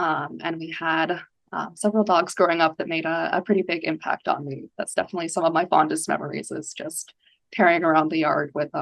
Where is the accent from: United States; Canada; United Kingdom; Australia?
Canada; Calgary, Alberta; I spent my first year out of school doing a rotating internship in my hometown of Calgary, Alberta, which is a very, very beautiful place.